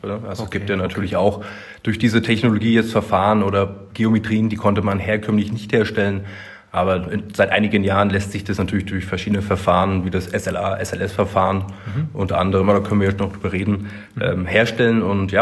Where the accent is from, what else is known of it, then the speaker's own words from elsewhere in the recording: Berlin, Germany; born there; da ich ein gebürtiger Berliner bin und jetzt hier in dem schönen Mittelfranken lebe und arbeite